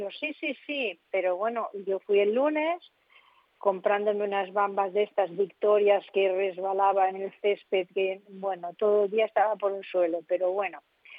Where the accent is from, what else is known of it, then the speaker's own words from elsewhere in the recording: Castelserás, Aragon, Spain; born there; nací en Castellseras, Teruel